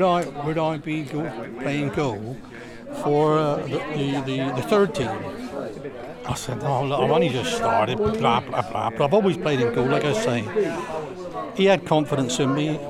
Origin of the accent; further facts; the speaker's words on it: Plymouth, South West England, United Kingdom; I'm from Plymouth, and I play for Plymouth Argyle Walking Football.